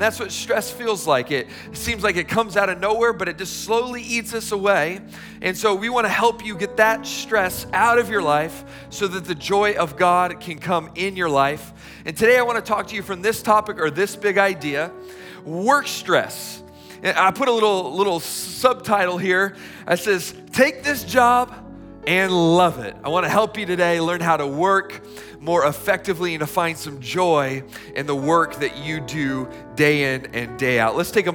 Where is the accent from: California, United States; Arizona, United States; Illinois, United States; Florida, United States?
Arizona, United States; Tucson; And I grew up in Tucson, Arizona. Now, summer in Tucson, it is like 112 degree temperatures, okay?